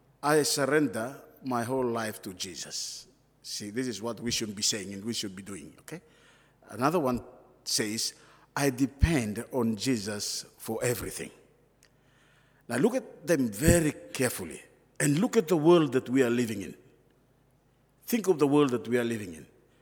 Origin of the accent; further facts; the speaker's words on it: Solomon Islands; I'm originally from the Solomons